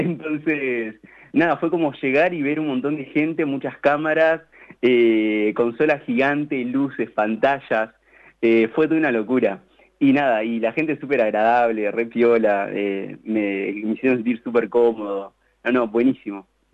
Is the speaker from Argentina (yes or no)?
yes; La Dulce, Buenos Aires Province, Argentina; now in Tandil, Argentina; Yo soy de La Dulce. Me mudé acá a Tandil hace 3 semanas.